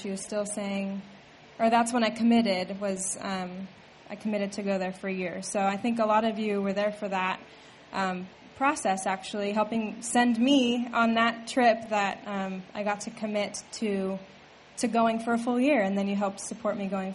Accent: Seattle, Washington, United States; moved away as an adult; I'm from Seattle originally, but I moved down here in 2010 after I graduated to go to NCU.

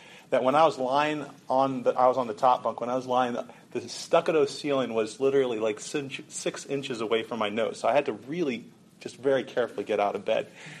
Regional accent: Ghana; also born or lived in Côte d'Ivoire; Some of you know that I grew up in Africa. My parents were missionaries. I grew up in Ghana and also in Côte d'Ivoire. I went to a conservative Christian boarding school in Côte d'Ivoire.

